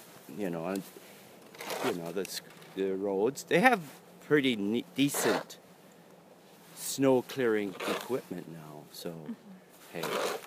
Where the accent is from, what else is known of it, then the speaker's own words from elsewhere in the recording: Wisconsin, United States; I'm from Wisconsin.